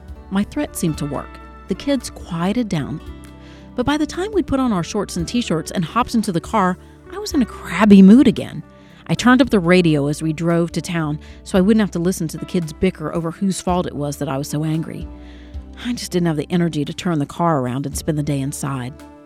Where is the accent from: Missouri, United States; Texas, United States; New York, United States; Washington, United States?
Missouri, United States; St. Louis; moved away as an adult; That year, my husband, Walt's job, transferred from my hometown of St. Louis, Missouri to Fort Huachua, Arizona. At first, leaving the Midwest for another part of the United States seemed like an adventure.